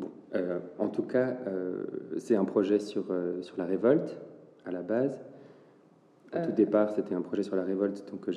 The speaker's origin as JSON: {"language": "French", "town": "Paris", "region": "Île-de-France", "country": "France", "tie": "born or raised there", "said": "Moi j'étudie à Paris parce que j'ai grandi à Paris."}